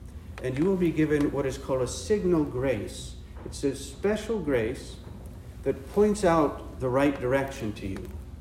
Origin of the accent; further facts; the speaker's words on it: Chillicothe, Ohio, United States; she decided to travel with my family from where I grew up in Chillicothe, Ohio, to travel an hour to Columbus, Ohio